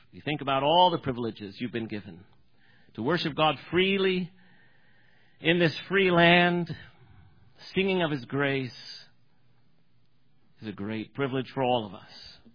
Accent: Iowa, United States; I'm from Iowa.

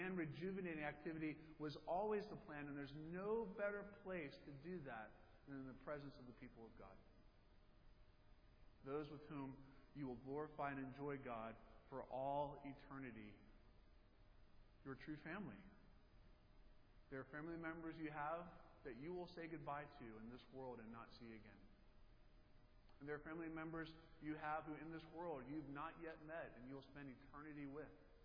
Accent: North Carolina, United States; I grew up in North Carolina, and I remember businesses being closed on Sunday

